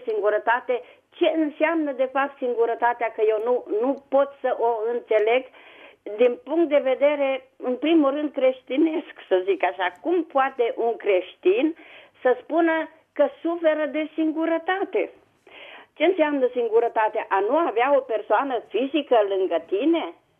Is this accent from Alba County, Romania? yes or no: no; Bucharest, Romania; vă sunt din București